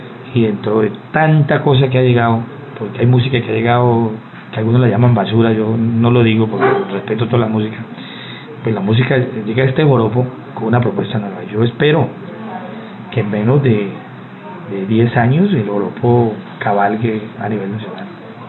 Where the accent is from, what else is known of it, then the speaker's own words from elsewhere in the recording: Colombia; Creo que fue el primer colombiano que gana un festival en Venezuela. Eso me comprometió mucho, a pesar de que estaba muy joven, con 21 años